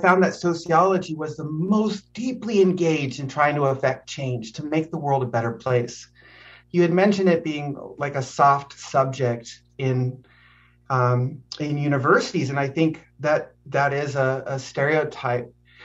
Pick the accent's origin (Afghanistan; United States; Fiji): United States; Nipomo, California; So I grew up born and raised in Napomo, California. I went to Rio Grande High School.